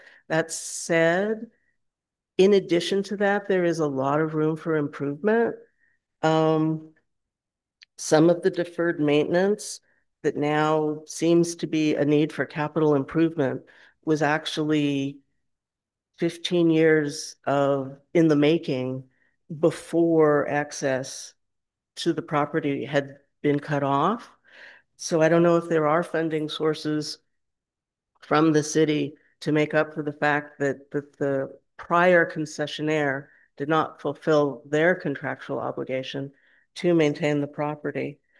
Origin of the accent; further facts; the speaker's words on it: Los Angeles, California, United States; I grew up in Los Angeles and since 1965 have been using Griffith Park.